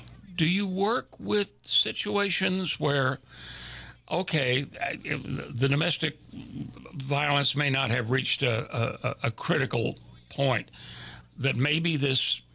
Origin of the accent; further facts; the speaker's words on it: Houston, Texas, United States; my major, I'm from Houston. My major was theater.